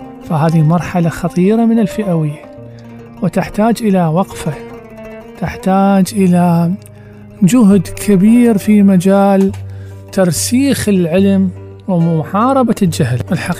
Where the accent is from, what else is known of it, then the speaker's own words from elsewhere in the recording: Iraq; الثقافة الموحدة اللي تجمعنا كعراقيين منذ القدم